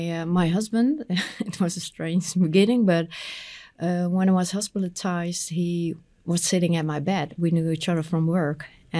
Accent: Netherlands; English is a second language; from the Netherlands

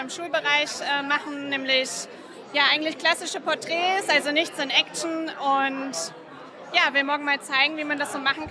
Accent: Leipzig, Saxony, Germany; Aus Leipzig komme ich.

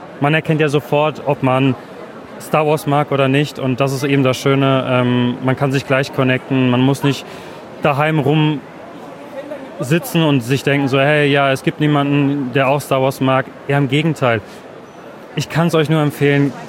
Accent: Würzburg, Bavaria, Germany; Aus Würzburg.

